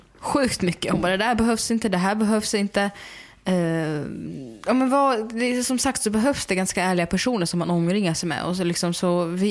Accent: Smedjebacken, Dalarna County, Sweden; Så att jag åkte till Smedjebacken, till Dalarna, där jag växte upp.

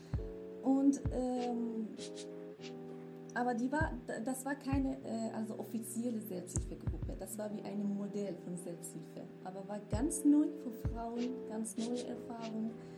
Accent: Kurdistan, Iran; German is a second language; now in Germany; ich komme aus dem Iran, Nordwest, aus Kurdistan. Und seit ungefähr 8 Jahren bin ich in Deutschland. Also, seit 8 Jahren mit meinem Mann in Deutschland.

